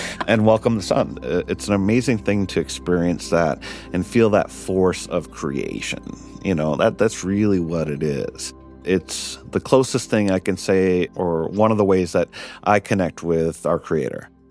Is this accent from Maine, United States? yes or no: yes; Indian Township, Maine, United States; Passamaquoddy citizen, born and raised in the community of Madocmigook, which is known on English maps as Indian Township, Maine.